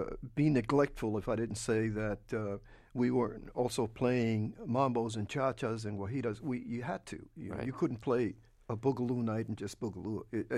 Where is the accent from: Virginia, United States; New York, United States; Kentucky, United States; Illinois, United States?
New York, United States; those kids who were born and raised in New York, Latinos, mm-hmm. Puerto Ricans at that time, who were listening to the radio a lot. So during the time that I was growing up, I would listen to R&B